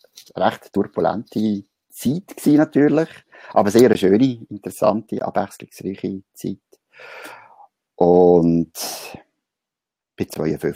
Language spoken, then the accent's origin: German; Hochdorf, Lucerne, Switzerland; born there; accent: Lucerne dialect; wie wir so sagen hier im Luzernischen. Ich bin hier in Hochdorf geboren, also Luzerner.